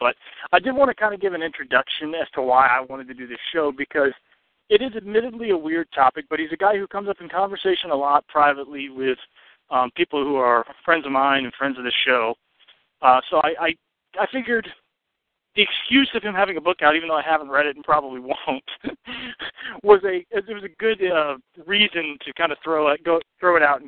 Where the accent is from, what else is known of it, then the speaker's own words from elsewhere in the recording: the South, United States; I'm sorry, I'm not Canadian, dude. I'm not up with your fancy. I'm a Southerner. We don't speak correctly ever.